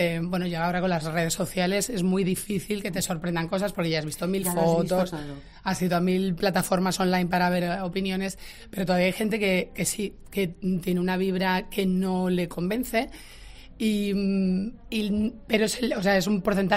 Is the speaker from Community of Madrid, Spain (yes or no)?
yes; Madrid, Community of Madrid, Spain; como madrileña que soy